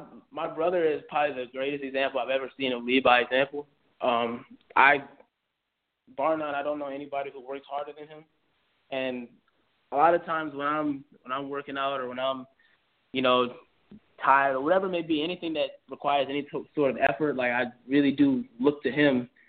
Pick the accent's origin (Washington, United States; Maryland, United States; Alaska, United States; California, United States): Maryland, United States; Glenarden; And just growing up in Maryland was just I'm really proud of where I'm from. You know, I grew up playing in Glen Arden, Maryland, for Glen Arden Bulldogs, Peppermill Pirates.